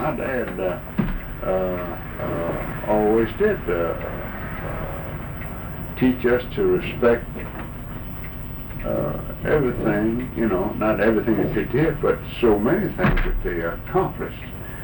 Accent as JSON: {"language": "English", "region": "the South", "country": "United States", "tie": "born or raised there", "said": "I grew up in the South, in the Deep South, where I knew a lot of my friends from Pearl River, Six Ward, in that area up there."}